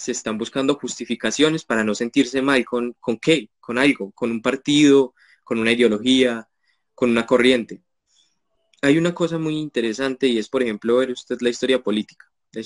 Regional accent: Manizales, Caldas, Colombia; born there; aquí en Manizales. Yo nací en La Asunción.

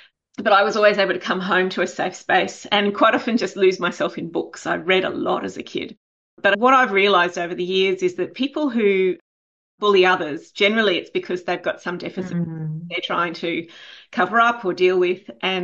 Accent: Brisbane, Queensland, Australia; So I grew up in Brisbane, and at that time in the 80s

